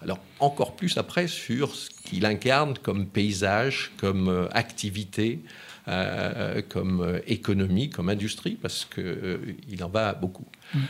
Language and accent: French; Belleville-en-Beaujolais, Auvergne-Rhône-Alpes, France; je suis né à Belleville, j'ai grandi, je m'y suis installé comme médecin, j'y travaille encore, j'ai toujours été élu à Belleville.